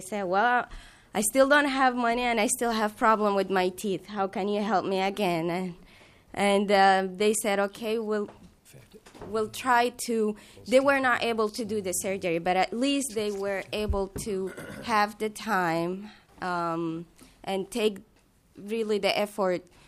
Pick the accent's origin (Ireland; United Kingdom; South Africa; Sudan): Sudan; also born or lived in Chicago; now in Mankato, United States; I'm originally from Sudan.